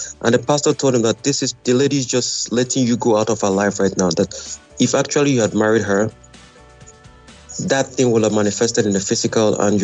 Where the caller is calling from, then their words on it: Michigan, United States; And I'm calling from Michigan.